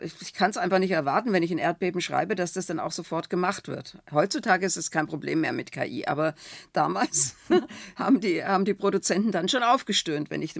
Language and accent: German; Baden-Württemberg, Germany; da bin ich Schwäbin